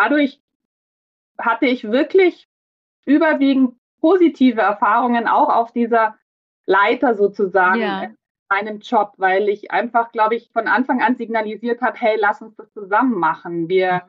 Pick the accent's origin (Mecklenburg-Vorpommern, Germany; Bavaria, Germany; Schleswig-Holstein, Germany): Bavaria, Germany; Munich; ich bin gebürtige Münchnerin, ein Münchner Kindl und liebe diese Stadt sehr, bin hier aufgewachsen